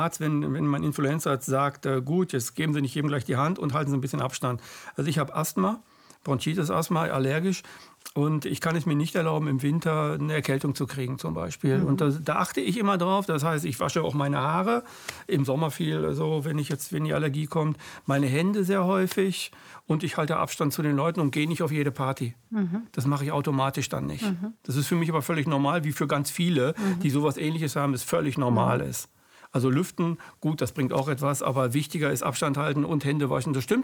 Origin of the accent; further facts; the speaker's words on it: Gütersloh, North Rhine-Westphalia, Germany; Ich bin 62 geboren. Und so 68, 69, wo ich dann durch die Stadt, also ich komme aus Gütersloh, bin ich groß geworden